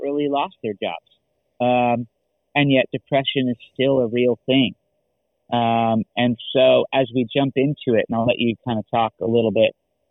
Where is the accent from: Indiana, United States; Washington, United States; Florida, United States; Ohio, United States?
Washington, United States; Seattle; also born or lived in Ogden, United States; Well, I grew up in Seattle and I moved away for about 8 years, and I moved away and did a lot of different things. I not only helped plant a church in Ogden, Utah